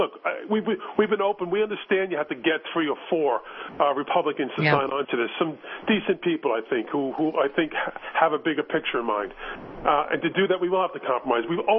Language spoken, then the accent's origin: English; New York City, New York, United States; I come from New York City. It's a much more higher standard of living.